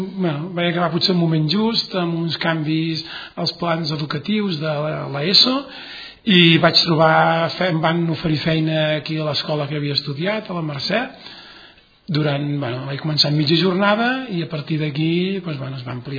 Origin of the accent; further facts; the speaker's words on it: Montblanc, Catalonia, Spain; Sí, vaig néixer a Montblanc l'any 1966.